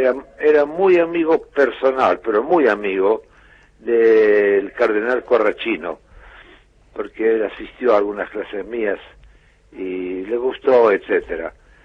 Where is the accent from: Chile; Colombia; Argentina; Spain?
Argentina; moved away; yo soy argentino, pero hace 40 años que no vivo acá, estoy ahora de visita. Yo me fui en el año 76 para salvar mi vida